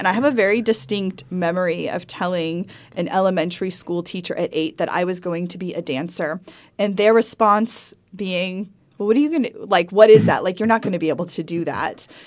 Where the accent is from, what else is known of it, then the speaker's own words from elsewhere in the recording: Santa Clarita, California, United States; I'm from Santa Clarita, actually. Mm. So fairly close to here.